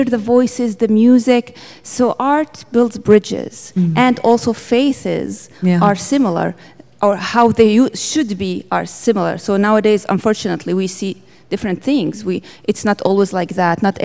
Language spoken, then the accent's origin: English; Homs, Homs Governorate, Syria; I was born in Syria, Homs, and we lived in a community where Muslims are and Christians are neighbors, friends.